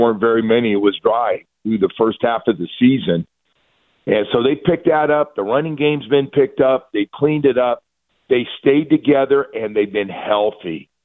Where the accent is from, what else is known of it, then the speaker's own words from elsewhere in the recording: California, United States; like I grew up in California and played in the Pac-8 and then the Pac-10 and then, you know, got drafted by Miami.